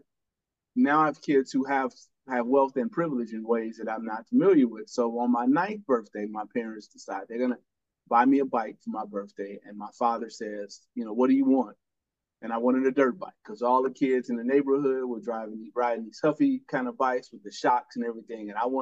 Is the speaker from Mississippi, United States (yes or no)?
no; Gary, Indiana, United States; and I'm originally from Gary, Indiana. So Gary, at the time I was there, was the most segregated city in America.